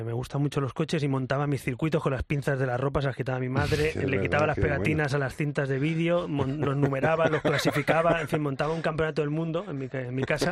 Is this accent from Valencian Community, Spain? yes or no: no; Catalonia, Spain; Cataluña, mi tierra, que los catalanes que estén tranquilos